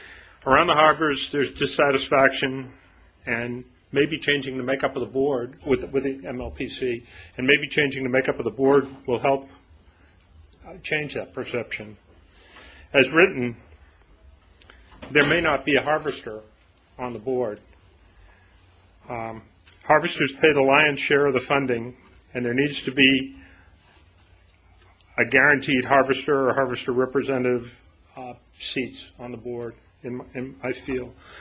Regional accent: Yarmouth, Maine, United States; I'm a harvester from Yarmouth, Maine

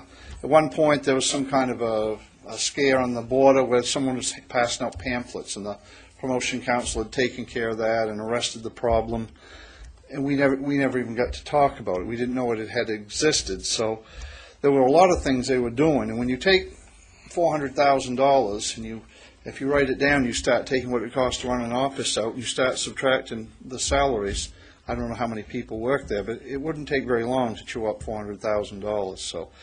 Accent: Boothbay, Maine, United States; Oh, I'm from Booth Bay. From Booth Bay.

